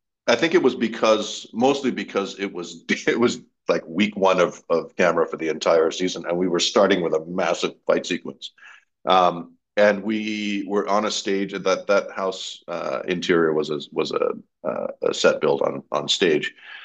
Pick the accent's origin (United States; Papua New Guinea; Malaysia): Malaysia; And then of course she's Malaysian, I'm Malaysian, so that was one of the best parts of it for me